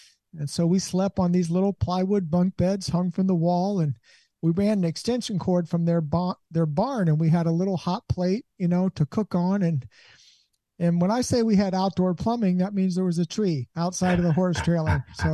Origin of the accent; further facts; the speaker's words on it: Columbus, Ohio, United States; now in Williamson County, United States; And actually, I spent most of my life in Williamson County, but I actually was born and raised in the inner city of Columbus, Ohio.